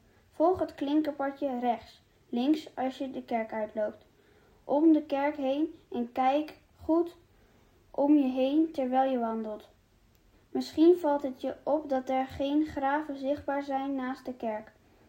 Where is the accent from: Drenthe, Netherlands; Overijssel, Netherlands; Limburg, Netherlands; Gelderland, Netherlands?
Drenthe, Netherlands; Rolde; uit Rolde